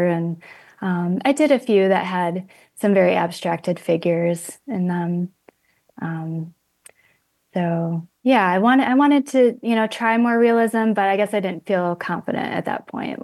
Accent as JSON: {"language": "English", "town": "South Holland", "region": "Illinois", "country": "United States", "tie": "born or raised there", "said": "Yeah, I grew up in South Holland, Illinois, south suburb, Chicago."}